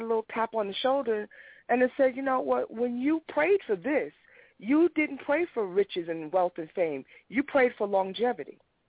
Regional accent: New York, United States; moved away; You know, I am a native New Yorker, even though I don't reside here anymore. I'm a native New Yorker, you know, and I know where my roots are

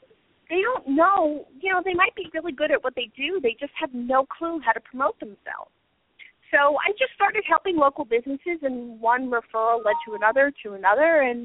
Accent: New York, United States; now in Connecticut, United States; But I am a New Yorker, a native New Yorker, so I made my way around the country and then back here to the East Coast in Connecticut.

